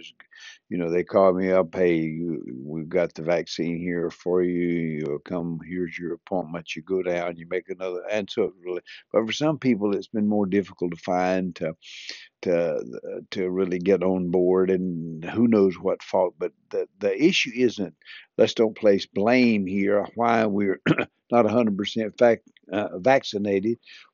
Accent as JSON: {"language": "English", "region": "the South", "country": "United States", "accent": "southern", "said": "she loved to hear my southern accent"}